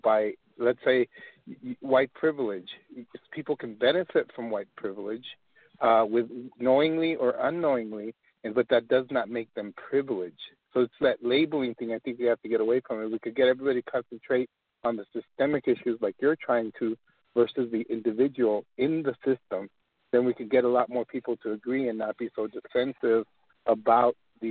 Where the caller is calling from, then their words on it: El Paso, Texas, United States; I'm calling from El Paso, Texas